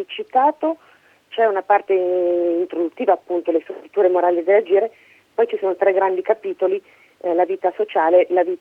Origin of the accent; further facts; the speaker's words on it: Milan, Lombardy, Italy; Parto dalla preoccupante, sì, da milanese imbruttita.